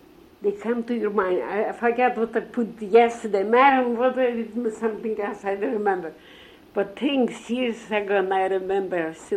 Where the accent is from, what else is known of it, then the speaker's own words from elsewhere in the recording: Russia; born there; English is a second language; Yeah, I was born in Russia, and I was the whole language of Russia.